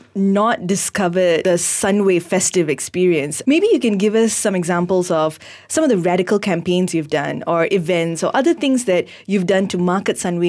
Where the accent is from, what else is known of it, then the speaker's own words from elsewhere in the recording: Malaysia; It's definitely one of my favourite parts about being Malaysian.